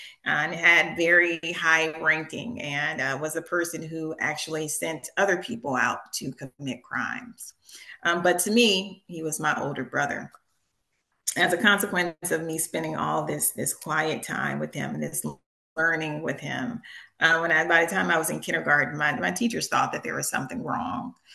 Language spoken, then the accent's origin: English; Long Beach, California, United States; you know, I grew up in East Long Beach in a marginalized community, underserved, to say the least, in the 80s during the crack epidemic.